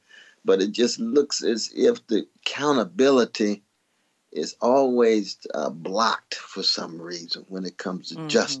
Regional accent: Tulsa, Oklahoma, United States; born there; I'm very glad that I was born in Tulsa, Oklahoma, the same hospital as

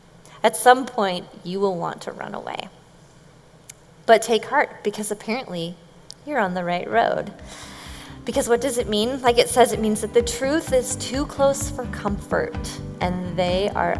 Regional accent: Bellevue, Washington, United States; I grew up in Bellevue and went to Bellevue High School, I'm telling you.

